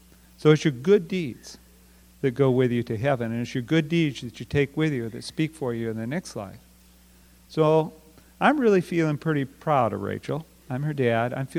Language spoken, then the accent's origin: English; United States; We're American.